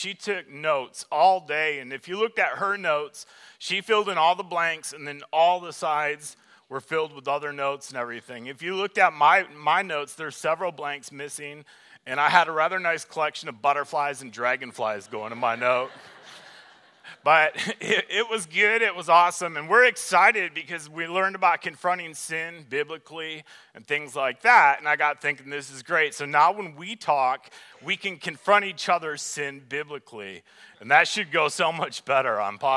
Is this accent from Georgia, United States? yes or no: no; Michigan, United States; I was very into skateboarding and BMX, and I grew up in Michigan, so we didn't have the internet.